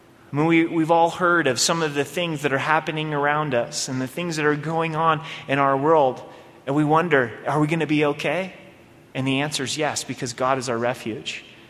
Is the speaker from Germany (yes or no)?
no; Oregon, United States; now in Colorado, United States; I grew up in Oregon. I've been out here in Colorado for 8 years now, and there are some earthquakes in Oregon